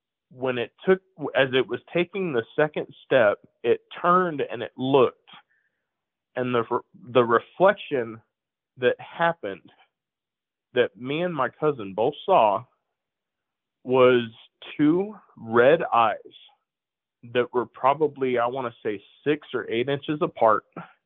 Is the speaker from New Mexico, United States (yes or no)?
yes; Alamogordo, New Mexico, United States; So I leave my hometown of Alamogordo.